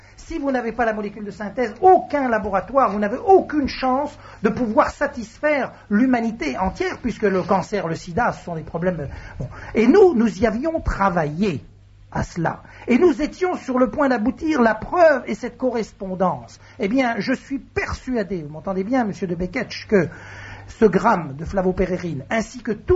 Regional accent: France

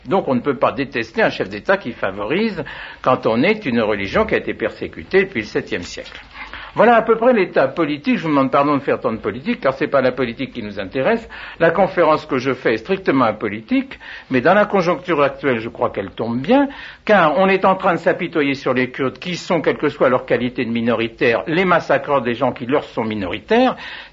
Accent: Neuilly-sur-Seine, Île-de-France, France; also born or lived in Burgundy; Pour les chrétiens d'Irak, dont je ne suis pas, moi je suis chrétien de Neuilly-sur-Seine au départ, et de la Bourgogne avant.

